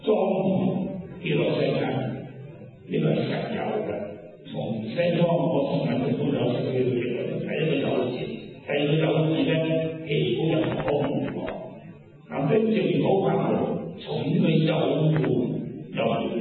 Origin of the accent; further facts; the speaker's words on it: Hong Kong; 例如我哋香港人，咁咪依住呢個香港嚟做事，依住呢個香港做緊食